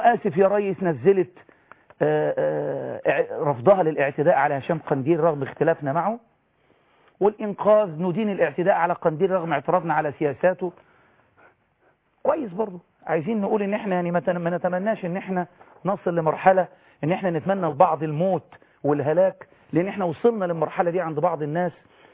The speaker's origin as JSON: {"language": "Arabic", "country": "Egypt", "said": "يعني انا استبعد ان احنا يعني عندنا في مصر"}